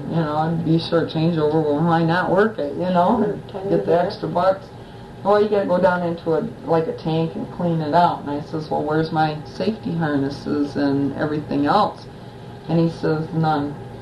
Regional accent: Detroit, Michigan, United States; born there; and I was born in Wayne County, Detroit.

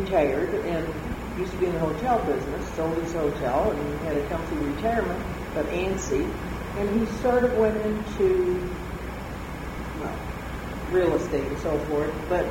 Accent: Jackson, Michigan, United States; Well, we're both from Jackson.

